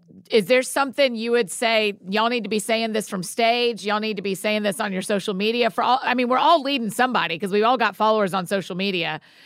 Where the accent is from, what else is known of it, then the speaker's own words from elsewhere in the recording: Atlanta, Georgia, United States; So I grew up in Atlanta. I'm a Falcons girl